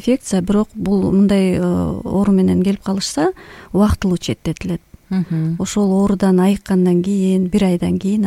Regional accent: Kochkor, Naryn Region, Kyrgyzstan; Өзүм Нарындын Кочкор өрөөнүн кызы болом. Чоң ата, чоң апамдын колунда тарбияланып өскөм, чоңойгом.

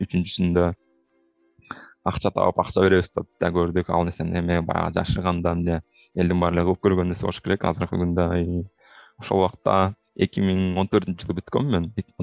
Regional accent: Jalal-Abad Region, Kyrgyzstan; мен деле ошол кичинекей эле баягы Жалал Абаддын Аксы районунда кичинекей ошол борборунда чоңойдум. Ал жерде ал убакта бир 10,000 киши жашаса керек.

